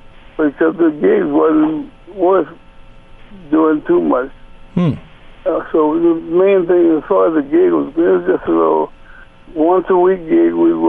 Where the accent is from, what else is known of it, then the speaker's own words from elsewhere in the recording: New Orleans, Louisiana, United States; he thought he knew me because … He knew I was from New Orleans.